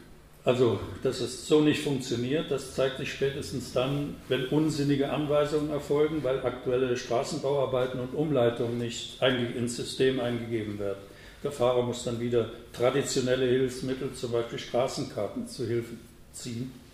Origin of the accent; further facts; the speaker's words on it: Nuremberg, Bavaria, Germany; Ich komme aus Nürnberg, wo es schon die führerlose U-Bahn gibt.